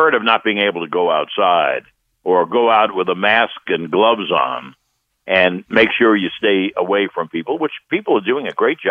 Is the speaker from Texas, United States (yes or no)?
no; New Jersey, United States; I'm from Jersey … I give my traffic report.